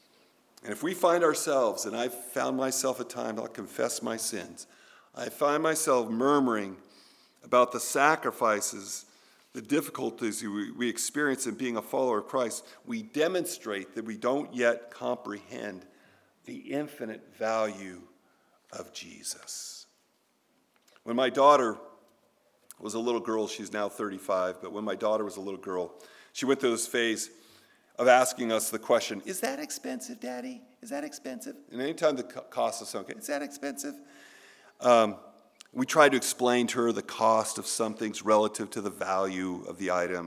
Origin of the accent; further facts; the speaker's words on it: California, United States; I was born and raised in California. Okay, I'm sorry. I confess. Grew up my whole life into my early 20s. I was a California guy.